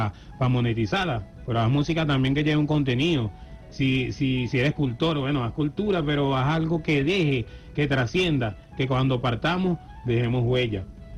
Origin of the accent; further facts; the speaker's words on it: Venezuela; debemos nosotros contribuir y aportar ese granito de arena como venezolano. Si amas a Venezuela, haz algo, pues.